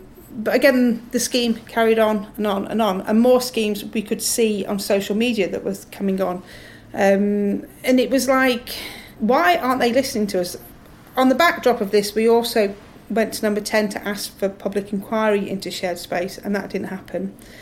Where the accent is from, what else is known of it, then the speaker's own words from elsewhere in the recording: Leek, West Midlands, United Kingdom; And a year later, in my hometown of Leek, is that we actually had a really beautiful roundabout that worked